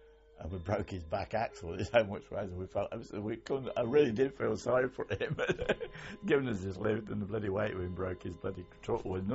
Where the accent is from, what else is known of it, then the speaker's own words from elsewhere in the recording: England, United Kingdom; I'm British, I'm English, and I really, really am, and still am.